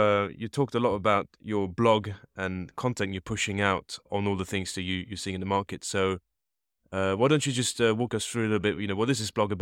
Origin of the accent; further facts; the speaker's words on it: Luxembourg; as we're both from Luxembourg